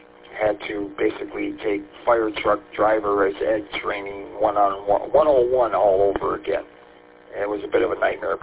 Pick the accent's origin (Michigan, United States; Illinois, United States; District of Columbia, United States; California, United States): Michigan, United States; St. Clair Shores; My hometown of St. Clair Shores, there used to be a place right off of 11 and a harbor across from Nino's called Variety Donuts.